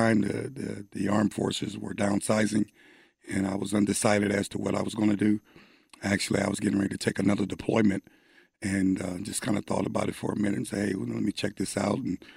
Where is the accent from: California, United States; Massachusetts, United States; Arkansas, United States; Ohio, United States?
Ohio, United States; You know, as a kid growing up in Ohio, even now, I was heavily involved in the church.